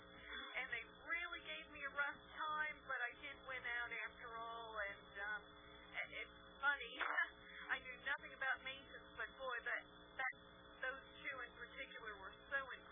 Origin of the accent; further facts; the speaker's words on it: North Carolina, United States; I'm from North Carolina.